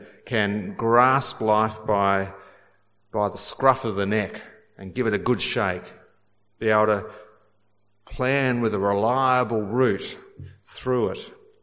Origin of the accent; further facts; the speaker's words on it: Australia; And friends, that's really what being an Australian is all about.